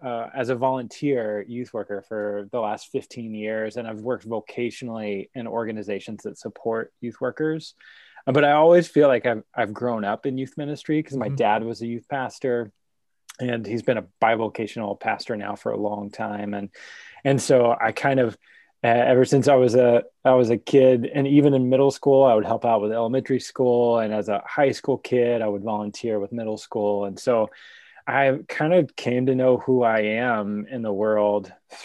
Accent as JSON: {"language": "English", "town": "Houston", "region": "Texas", "country": "United States", "tie": "born or raised there", "moved": "as an adult", "lives_now": "Minneapolis, United States", "said": "I grew up in Houston, Texas, and so I got salsa in my veins, and it does not keep me warm in the winter up here"}